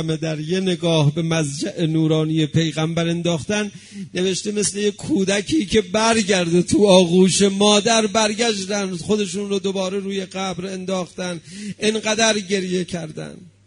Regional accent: Iran; تا اینا میفهمیدن ما ایرانی هستیم

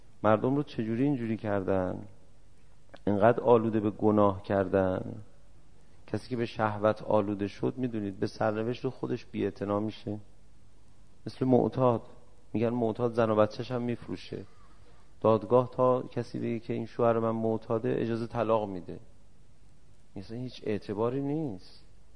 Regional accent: Iran; گفتم من از ایران هستم.

